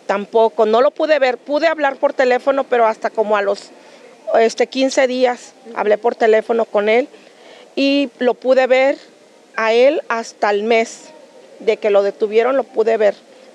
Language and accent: Spanish; Tuxpan, Jalisco, Mexico; a otro día, me vine a Guadalajara, porque yo soy de Tuxpan, me vine a Guadalajara